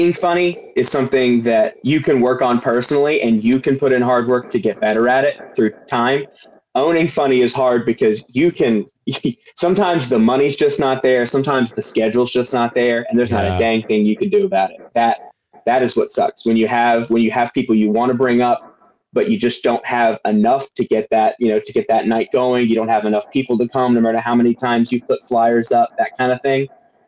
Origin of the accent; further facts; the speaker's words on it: Georgia, United States; now in Wisconsin, United States; know, being a Wisconsinite now, having come from Georgia.